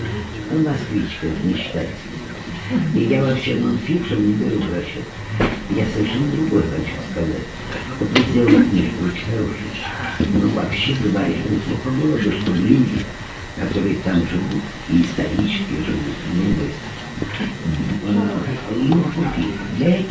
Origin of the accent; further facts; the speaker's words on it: Moscow, Russia; Но потому что я москвич.